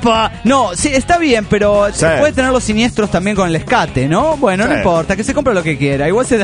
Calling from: Trelew, Chubut, Argentina; de Trelew, Chubut, República Argentina.

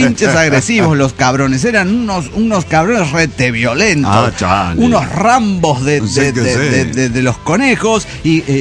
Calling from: Tijuana, Baja California, Mexico; Hola, ¿cómo están? Soy el indeciso de Tijuana, México.

